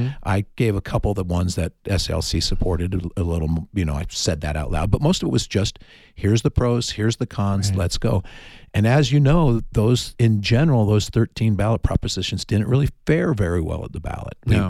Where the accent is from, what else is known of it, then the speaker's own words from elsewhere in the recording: Los Angeles, California, United States; I grew up in Los Angeles